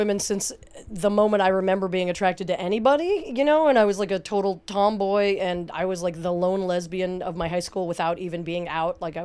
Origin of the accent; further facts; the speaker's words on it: Denver, Colorado, United States; also born or lived in Pittsburgh / Jersey Shore; I was born in Pittsburgh, and they moved to Denver, Colorado when I was two, and so I spent the school year in Denver and the whole summer on the Jersey Shore.